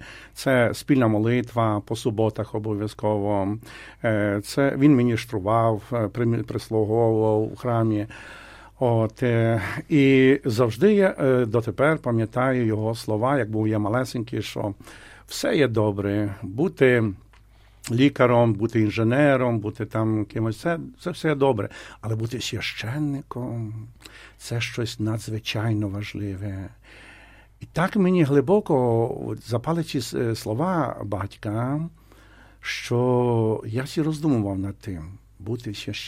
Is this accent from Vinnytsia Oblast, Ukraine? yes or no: yes; Vinnytsia Oblast, Ukraine; born there; я народився на Подільщині, у Вінницькій області, у хорошій християнській сім'ї. Мої батьки, як батько, так і мати, дуже хороші християни, католики